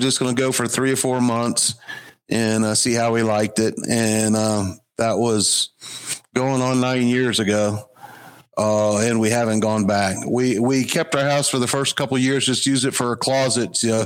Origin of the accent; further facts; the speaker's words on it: East Coast, United States; I grew up on the East Coast.